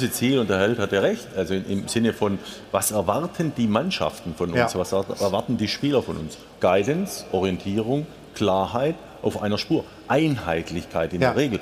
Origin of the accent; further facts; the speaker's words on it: Baden-Württemberg, Germany; accent: Swabian; Wahrscheinlich liegt ja mein Dialekt in der schwäbischen Sprache.